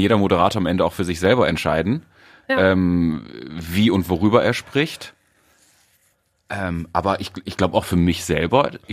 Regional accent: Mülheim an der Ruhr, North Rhine-Westphalia, Germany; born there; Also ich meine, guck mal, ich bin gebürtiger Mülheimer.

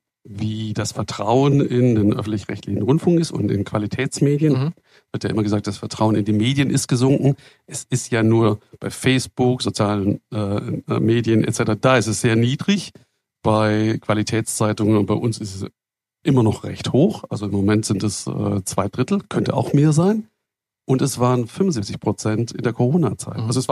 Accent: West Germany, Germany; Ich bin im Westen groß geworden

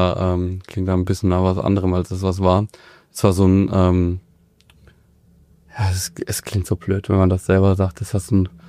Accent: Offenbach, Hesse, Germany; Und gleichzeitig bin ich in Offenbach aufgewachsen, eine der ärmsten Städte damals noch.

